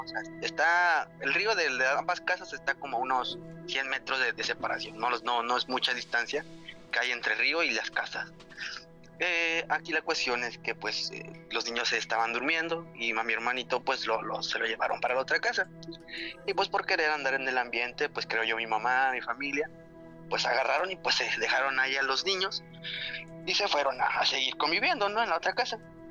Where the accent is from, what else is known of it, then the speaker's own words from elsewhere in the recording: Iguala, Guerrero, Mexico; Yo soy originario de Guerrero, de Iguala, Guerrero, justamente.